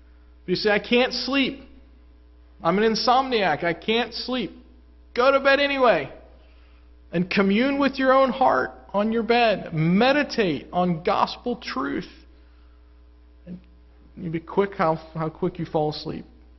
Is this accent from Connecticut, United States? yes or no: no; Illinois, United States; I grew up in Illinois, and probably half or three quarters of the men in the church were in some way connected to agriculture.